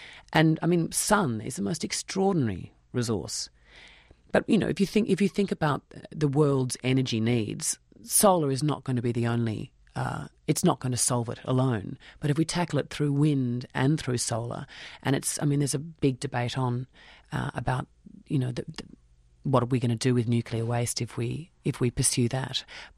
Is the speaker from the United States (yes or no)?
no; Australia; And I think it's being Australian, because it's such has always been a fragile climate.